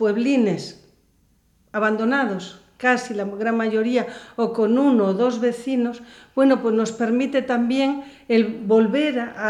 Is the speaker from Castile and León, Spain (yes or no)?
no; Galicia, Spain; muchísimo de orgullo es saber que los gallegos también hacíamos este arte, pero con nuestra forma propia como gallego